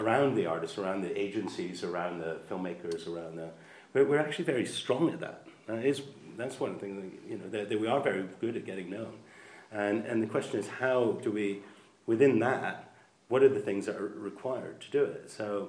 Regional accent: United States; moved away as an adult; now in United Kingdom; So I'm an American, I don't know. I've only lived here for 30 years

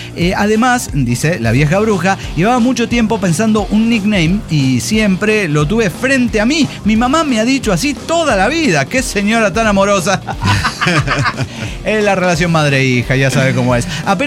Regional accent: Mexico City, Mexico; born there; now in Tlalnepantla, Mexico; Bueno, nací en Distrito Federal, ahora Ciudad de México, y nunca he vivido ahí, porque vivo en Tlanepantla.

